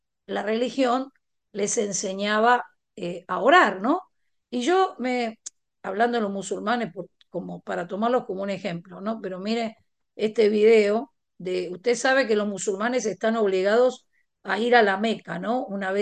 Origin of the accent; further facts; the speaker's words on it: Argentina; En mi país está lo que se llama la peregrinación a Luján, que es donde está el templo católico más grande de la Argentina.